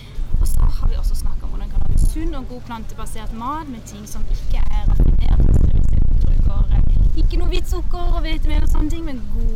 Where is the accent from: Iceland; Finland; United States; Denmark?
United States; also born or lived in Sørlandet, Norway; now in Norway; jeg jo sørlending, som dere hører kanskje. Men jeg vokste opp I USA